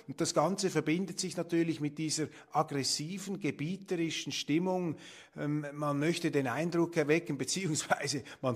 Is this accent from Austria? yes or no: no; Switzerland; Aber als Schweizer muss man das zur Kenntnis nehmen.